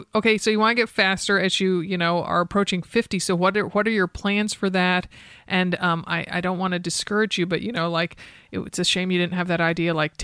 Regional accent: Stamford, Connecticut, United States; I grew up in Stamford, Connecticut. So I've been in and around the city enough

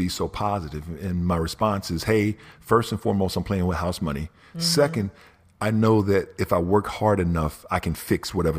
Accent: Mississippi, United States; I'm black and I'm from Mississippi. I've already done more than anybody anticipated I was going to do.

